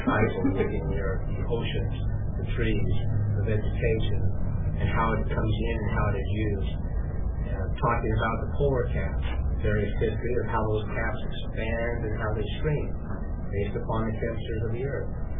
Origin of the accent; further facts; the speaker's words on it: Price, Utah, United States; When I grew up in Price and in the Carbon County area, I remember coming into the valley and how coal is used.